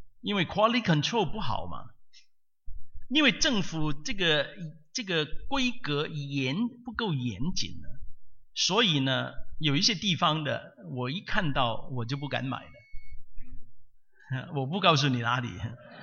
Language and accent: Chinese; Hong Kong; 但是我从香港来的，我是香港长大，我们在香港呢，从小就是那个英国制度的那种的教育。